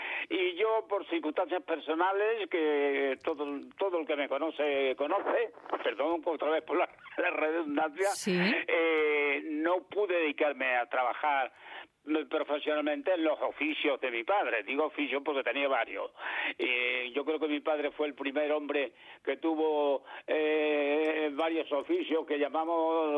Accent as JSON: {"language": "Spanish", "region": "Andalusia", "country": "Spain", "said": "quizás exageradamente, como buen andaluz"}